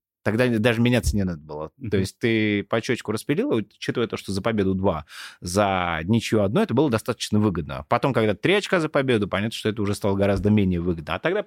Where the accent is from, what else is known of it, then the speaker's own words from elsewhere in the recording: Moscow, Russia; Я родился на Соколе. Да? Я родился, ты знаешь, я родился прямо рядом с Песчанкой. Я не просто вырос на Соколе, я родился на Соколе. Поселок Художников, может быть, вы знаете, он прямо рядом с Песчаной.